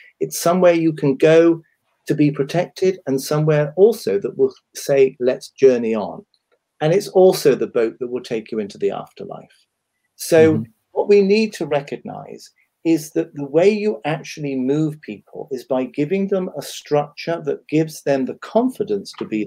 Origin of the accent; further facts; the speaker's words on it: United Kingdom; In our team, we have a coffee morning on a Monday and an afternoon tea. We are very British.